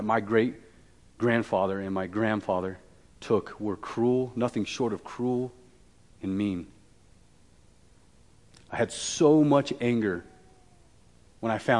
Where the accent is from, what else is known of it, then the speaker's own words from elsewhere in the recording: Wyoming, United States; growing up in Wyoming, you're pretty much either construction, the railroad, or oil and mining of some sort.